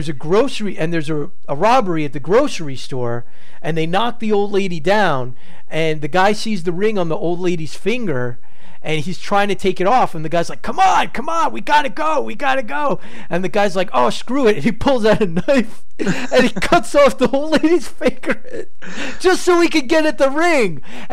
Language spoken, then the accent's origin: English; New York City, New York, United States; maybe it's just because I grew up in and around New York City when I was a little kid